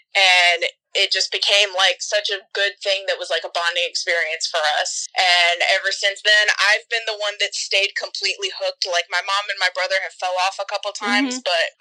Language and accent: English; Ohio, United States; also born or lived in South Carolina; I was born in South Carolina okay. and raised there until I was about 7, mm-hmm. and then moved to Ohio when my parents divorced